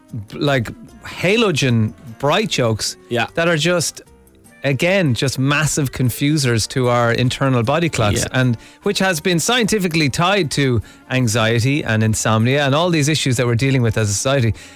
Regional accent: Ireland; Plus, you know, it's part of being Irish. It's when you come in an airplane and you're flying in over Dublin at nighttime and you see the yellow of all the lights.

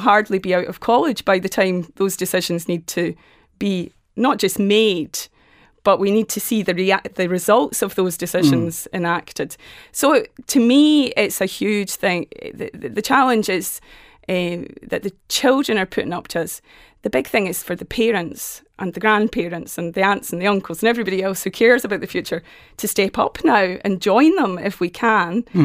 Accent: Maynooth, Kildare, Ireland; I come from Maynooth, and the third level colleges are getting involved as well.

